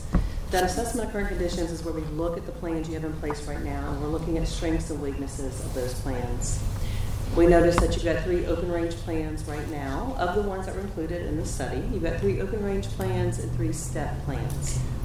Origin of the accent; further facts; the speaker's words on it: Tallahassee, Florida, United States; I'm from Tallahassee, Florida.